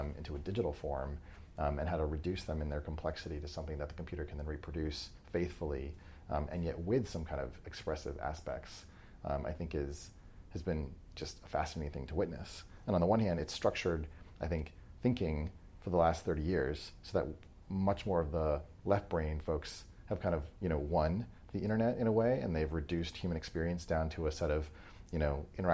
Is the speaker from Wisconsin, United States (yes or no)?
no; New Hampshire, United States; I grew up in New Hampshire.